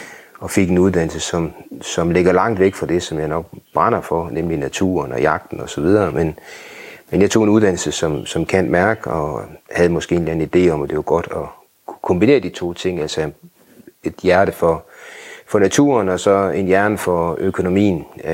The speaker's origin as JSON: {"language": "Danish", "town": "Aalborg", "region": "North Denmark Region", "country": "Denmark", "tie": "born or raised there", "said": "jeg kommer ud fra Aalborg, født i Aalborg, voksede op i noget, der hedder Magisterparken, og flyttede så i en alder af 5-6 år ud i Aalborg Øst, planetbyen, som det blev kaldt på det tidspunkt"}